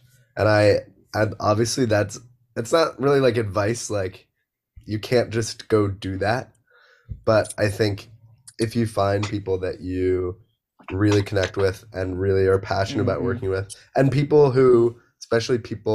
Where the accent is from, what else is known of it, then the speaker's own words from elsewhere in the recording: Philadelphia, Pennsylvania, United States; And like, I moved back home. I'm from Philly.